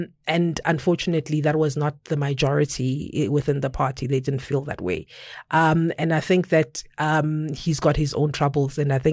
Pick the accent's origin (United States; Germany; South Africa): South Africa; And if the GNU can provide that, I'm happy as a South African.